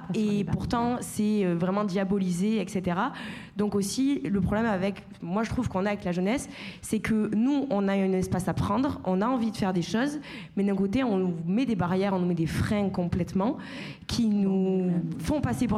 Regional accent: Occitanie, France; même moi, je ne suis pas parisienne. Je viens du fin fond de l'Aveyron, sud de la France.

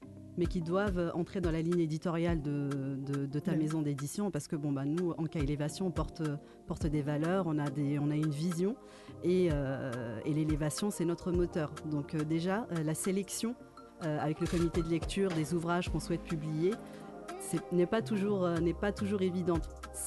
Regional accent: Algeria; also born or lived in Paris; je suis née à Paris, mais j'ai grandi, j'ai fait mes études jusqu'au lycée, en fait, en Algérie. Donc, c'est une chance, parce que je suis issue de différentes cultures.

